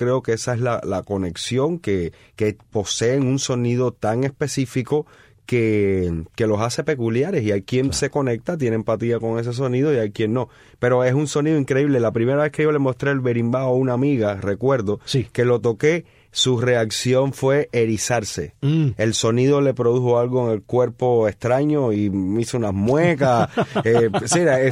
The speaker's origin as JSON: {"language": "Spanish", "region": "Havana", "country": "Cuba", "tie": "born or raised there", "moved": "yes", "lives_now": "United States", "said": "soy cubano, soy de La Habana, nací y me crié en Luyano. Obviamente todo el tiempo que viví en Cuba, hace 7 años que emigré a Estados Unidos."}